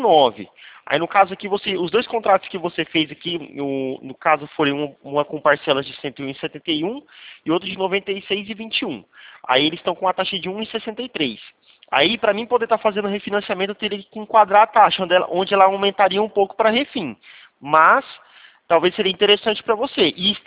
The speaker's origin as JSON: {"language": "Portuguese", "town": "Presidente Prudente", "region": "São Paulo", "country": "Brazil", "said": "eu sou de Presidente Prudente."}